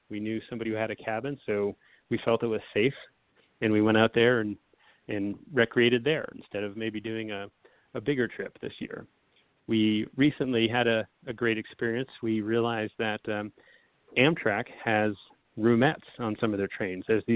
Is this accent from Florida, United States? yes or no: no; Massachusetts, United States; I grew up in New England.